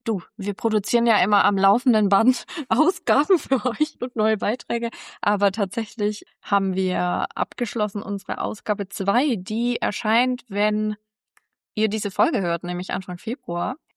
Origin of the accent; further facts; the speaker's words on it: Southern Germany, Germany; Aber wir kommen ja beide aus Süddeutschland, deswegen kennen wir es natürlich.